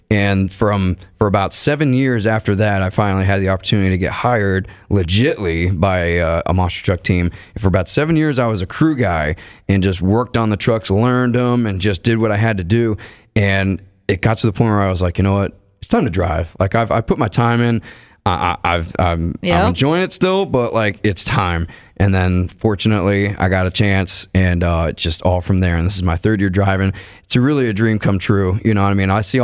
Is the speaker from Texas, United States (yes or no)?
no; Florida, United States; I was volunteering at local shows where I grew up in South Florida.